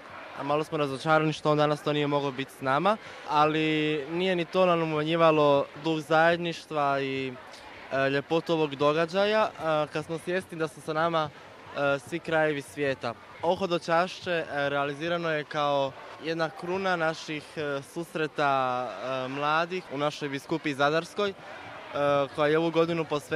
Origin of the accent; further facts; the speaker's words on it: Croatia; Mi smo hodočasnici iz Hrvatske